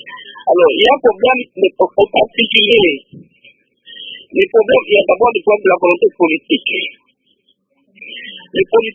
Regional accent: DR Congo; Si je reconnais réellement que je suis congolais

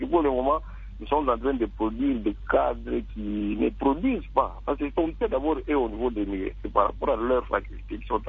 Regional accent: Kolwezi, Lualaba, DR Congo; ici, chez nous, au Katanga, et précisément à Kolwezi, là où nous avons des grandes rivières

